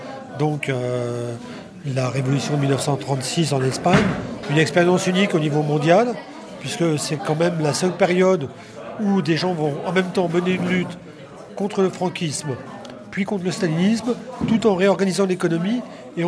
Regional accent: Hauts-de-France, France; Je viens de l'Aisne. Mes parents étaient dans une cité ouvrière.

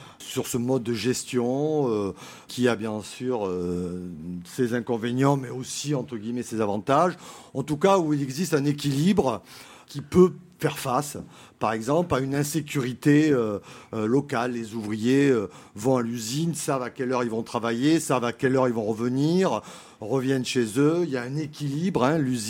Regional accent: Bordeaux, Nouvelle-Aquitaine, France; Je suis originaire de Bordeaux et je connais un peu cette région du sud de la Gironde.

